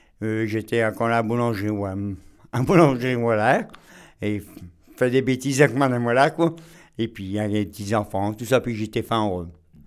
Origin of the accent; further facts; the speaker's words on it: Cassel, Hauts-de-France, France; born there; Je suis né à Cassel. Je suis né à La Cornette. Je suis né à Cassel et puis j'aime bien Cassel.